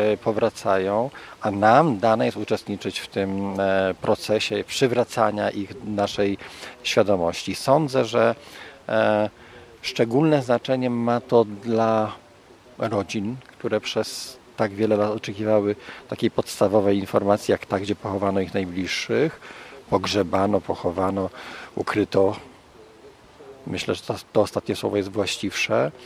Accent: Wrocław, Lower Silesian Voivodeship, Poland; Ja jestem akurat z Wrocławia

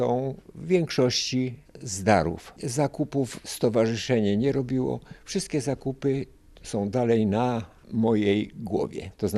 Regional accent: Rymanów-Zdrój, Subcarpathian Voivodeship, Poland; now in Gdańsk, Poland; Urodziłem się na Podkarpaciu, tak, w okolicy Rymanowa Zdroju i tam pasałem krowy.

